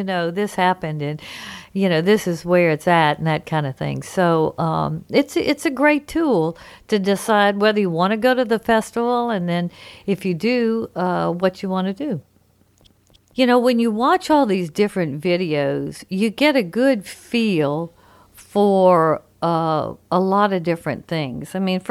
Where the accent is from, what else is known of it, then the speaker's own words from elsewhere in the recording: Louisiana, United States; Because I'm from Louisiana, I'm going to focus on Mardi Gras, which is the biggest party in the world.